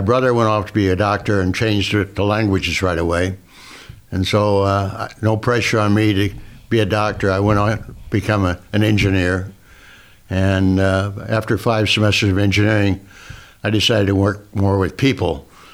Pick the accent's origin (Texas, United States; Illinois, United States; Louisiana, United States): Illinois, United States; Normal; now in Pittsburgh, United States; No, I grew up in Central Illinois. Little town of Normal, Illinois.